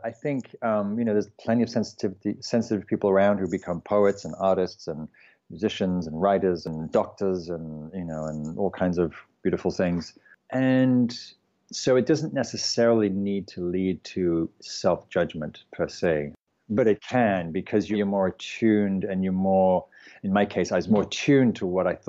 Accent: United Kingdom; because I'm English

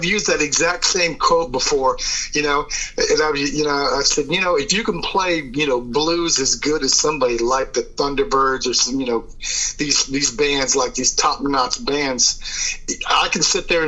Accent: Columbus, Ohio, United States; Columbus, Ohio area.

